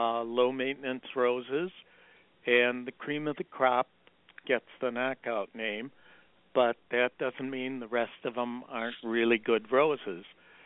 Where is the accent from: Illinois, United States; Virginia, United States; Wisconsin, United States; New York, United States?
Wisconsin, United States; Milwaukee; a lot of people don't know that I come from my hometown, Milwaukee, Wisconsin.